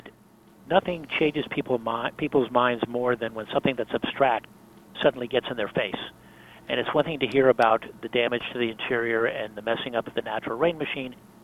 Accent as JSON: {"language": "English", "region": "Florida", "country": "United States", "tie": "born or raised there", "said": "This is why we moved to Florida. This is why we grew up in Florida."}